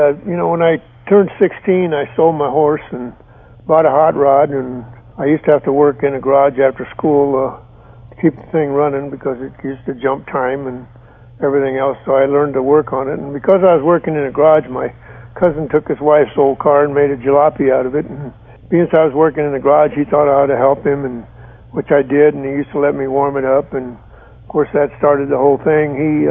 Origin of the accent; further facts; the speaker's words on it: Texarkana, Arkansas, United States; born there; Yeah, actually, I was born in Texarkana, Arkansas, and my mother worked for a judge